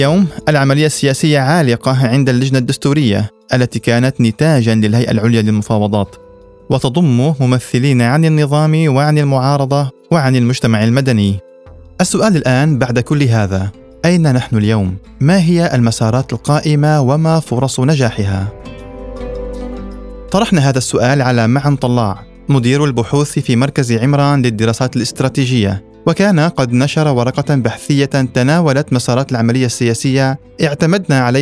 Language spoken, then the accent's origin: Arabic; Syria; وفيه نناقش مستقبل بلدنا سوريا بعد 10 سنوات على الثورة